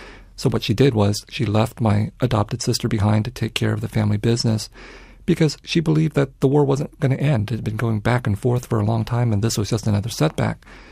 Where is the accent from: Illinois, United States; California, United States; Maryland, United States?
California, United States; San Jose; Yeah, I grew up in San Jose. Yeah.